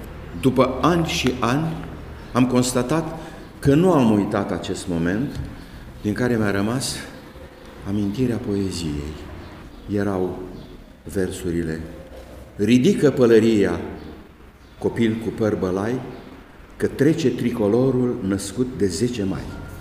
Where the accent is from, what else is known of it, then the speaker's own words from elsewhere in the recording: Mărculești, Florești District, Moldova; born there; M-am născut în Mărculești sat.